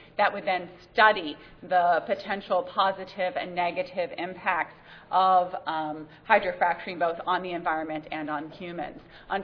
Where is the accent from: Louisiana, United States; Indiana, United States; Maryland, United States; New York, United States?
Maryland, United States; I use Maryland as the example, my home state, which is currently underwater.